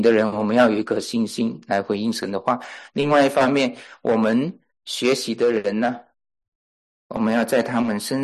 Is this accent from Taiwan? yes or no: no; Malaysia; now in United States; 我从小在教会长大，啊，从马来西亚那里，经过来到美国之后